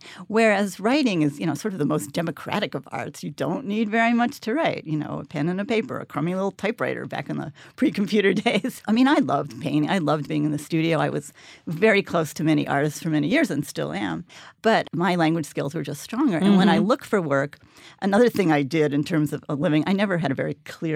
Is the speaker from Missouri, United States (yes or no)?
no; Poughkeepsie, New York, United States; Where I grew up in Poughkeepsie, New York, there were very few venues for art made by anyone.